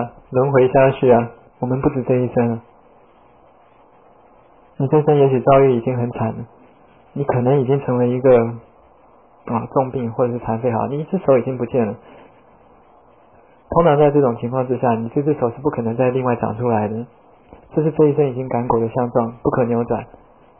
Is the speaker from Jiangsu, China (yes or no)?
yes; Wuxi, Jiangsu, China; 所以我们无锡人一定造了很多糊里糊涂这种伤害人家的业